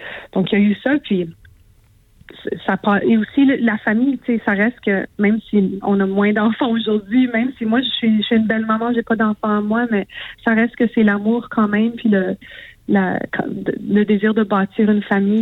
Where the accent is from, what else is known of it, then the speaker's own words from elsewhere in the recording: Manitoba, Canada; Je suis métisse de la Rivière-Rouge, du Manitoba et maintenant québécoise d'adoption.